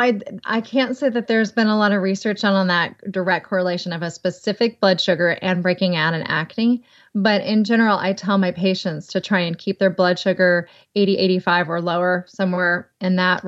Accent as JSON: {"language": "English", "region": "the South", "country": "United States", "accent": "southern", "said": "Skim. Skim. Might be my southern accent."}